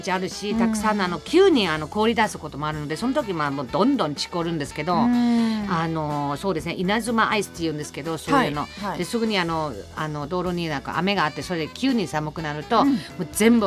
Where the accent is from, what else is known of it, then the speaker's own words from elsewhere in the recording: southwest Germany, Germany; Japanese is a second language; うちの地元南ドイツの西だから、フランスで車であの1時間で